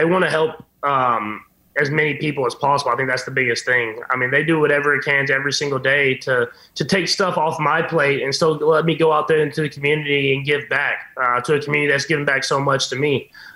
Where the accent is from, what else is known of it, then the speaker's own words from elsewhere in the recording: Texas, United States; Yeah, I think it has something to do with growing up in Texas.